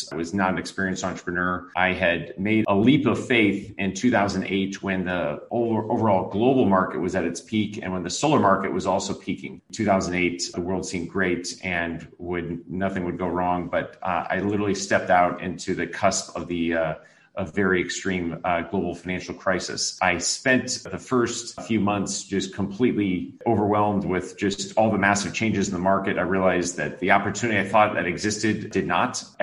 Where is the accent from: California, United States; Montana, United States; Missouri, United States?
Missouri, United States; St. Louis; moved away as an adult; now in China; I am a veteran of China of 18 years. I'm originally from St. Louis, but currently am the business owner of Clean Energy Associates.